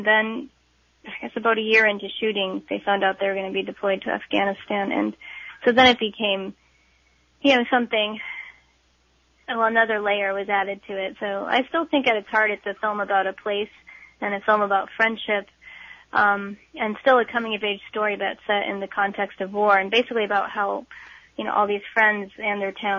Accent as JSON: {"language": "English", "town": "Houghton", "region": "Michigan", "country": "United States", "said": "I'm from Houghton, Michigan."}